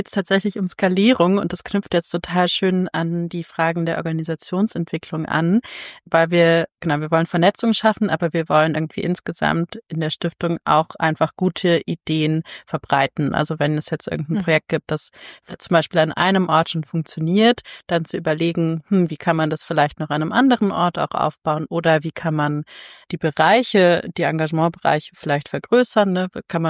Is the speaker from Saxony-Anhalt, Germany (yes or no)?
yes; Saxony-Anhalt, Germany; also born or lived in Berlin; Also ich bin in Berlin geboren, aber in Sachsen-Anhalt aufgewachsen. Also wir sind dahin gezogen, als ich sehr klein war, in den 90ern. Und ich habe aber dann halt deswegen nie so richtig den Dialekt von dort gelernt